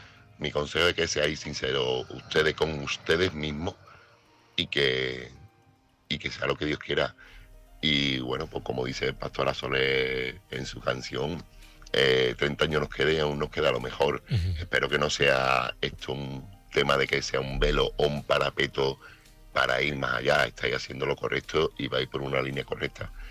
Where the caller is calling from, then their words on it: Seville, Andalusia, Spain; corresponsal de Sevilla.